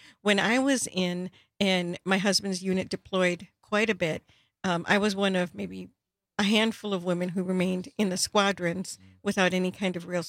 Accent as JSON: {"language": "English", "town": "Waukesha", "region": "Wisconsin", "country": "United States", "tie": "born or raised there", "also_born_or_lived": "Texas", "said": "Well, I was born and raised in Waukesha, just a few blocks away. I was born in Waukesha Memorial Hospital."}